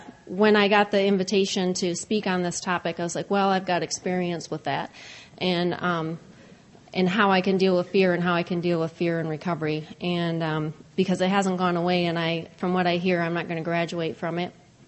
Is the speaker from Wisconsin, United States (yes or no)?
yes; Wisconsin, United States; now in Iowa City, United States; I'm from Iowa City, Iowa, but woohoo! Yay, Area 24. I grew up in Wisconsin